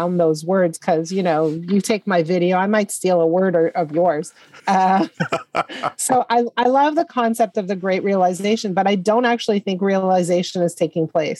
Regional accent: Montreal, Quebec, Canada; And, you know, I grew up in Montreal, and high school is grade 7 in Montreal.

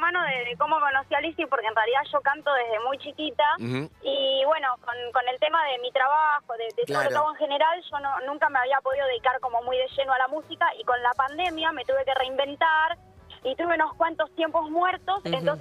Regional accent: Ramos Mejía, Buenos Aires Province, Argentina; De Ramos Mejía.

